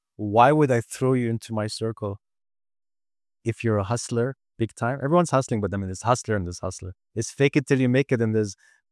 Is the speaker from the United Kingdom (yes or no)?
no; Cyprus; because I'm from Cyprus